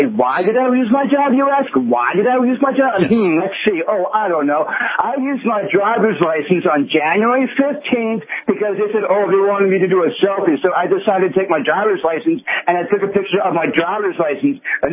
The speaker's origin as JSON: {"language": "English", "town": "Poughkeepsie", "region": "New York", "country": "United States", "said": "I am from Poughkeepsie, New York."}